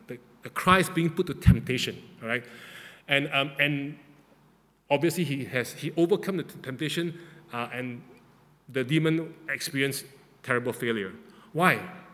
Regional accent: Singapore; every time when people know that we are from Singapore, the first thing they say, Lee Kuan Yew.

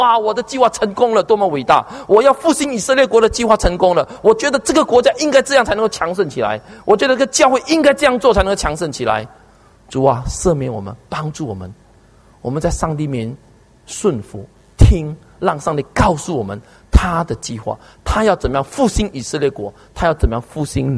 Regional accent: China; 中国人，我们华人眼睛是黑的，我们心是红的。

